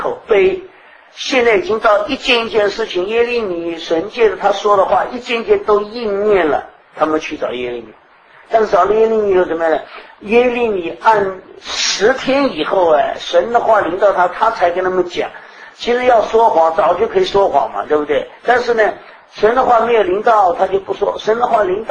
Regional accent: China; 我们从前我们中国人讲的怎么样

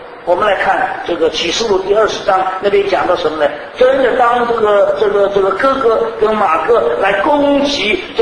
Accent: China; 啊，就像我们中国人讲的，满嘴仁义道德，一肚子男盗女娼。

